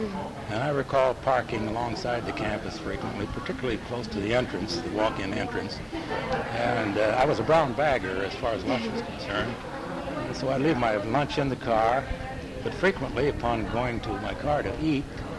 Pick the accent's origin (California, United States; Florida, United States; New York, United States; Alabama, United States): California, United States; San Diego; also born or lived in Anaheim; I was born in Anaheim, California in 1908. My family had been in San Diego, and in fact, my mother and dad had been married here in 1896.